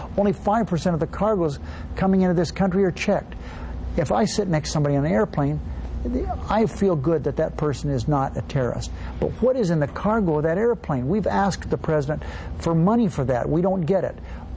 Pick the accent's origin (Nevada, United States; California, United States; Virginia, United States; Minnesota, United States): Nevada, United States; born there; I was born in Nevada, still have my home in Searchlight.